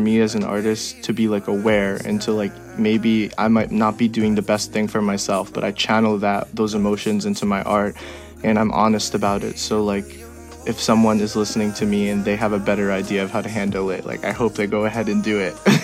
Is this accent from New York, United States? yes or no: yes; Long Island, New York, United States; now in Brooklyn, United States; I was raised in Long Island. I live in Brooklyn, New York now.